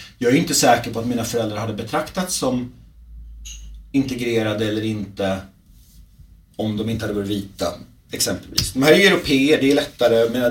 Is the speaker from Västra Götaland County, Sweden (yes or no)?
no; Uppsala, Uppsala County, Sweden; vi skulle ut från Stockholm och tillbaka till Uppsala där jag växte upp.